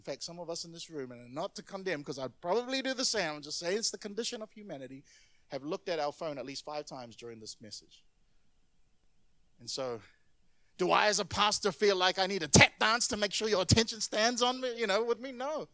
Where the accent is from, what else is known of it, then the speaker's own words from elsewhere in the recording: New Zealand; as soon as they would find out that I'm a Kiwi, they would assume that I'm Maori